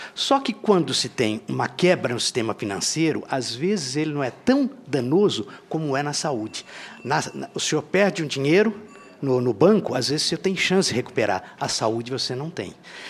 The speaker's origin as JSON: {"language": "Portuguese", "region": "Goiás", "country": "Brazil", "said": "eu sou do estado de Goiás"}